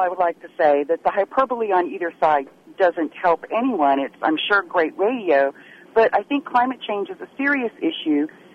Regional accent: the South, United States; accent: southern; Maybe it was my southern accent that threw you off.

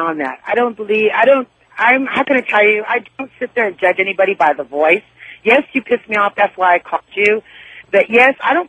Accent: United States; But if you wanna know where I came from, I'm full blood American. I'm also half Spaniard, half French, half Indian, and all American.

